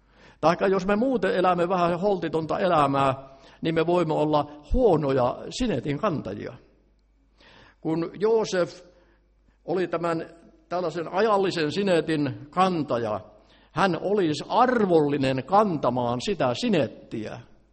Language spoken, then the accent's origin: Finnish; Ähtäri, South Ostrobothnia, Finland; Ennen vanhaan, kun uitettiin tukkia siellä Ähtärissäkin, missä mä olen syntynyt ja kasvanut